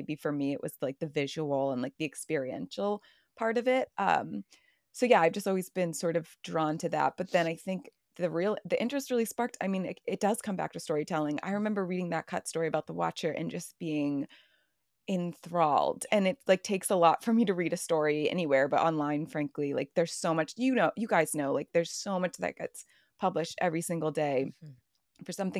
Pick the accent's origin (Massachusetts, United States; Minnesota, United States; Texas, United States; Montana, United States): Massachusetts, United States; and I don't know if this has to do with like growing up in Massachusetts, but like I always was a witch kid.